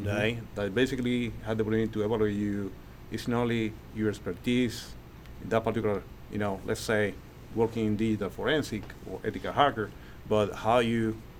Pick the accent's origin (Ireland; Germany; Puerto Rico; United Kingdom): Puerto Rico; first language Spanish; English is a second language; Like me, I am from Puerto Rico. My main language is not English, it's Spanish.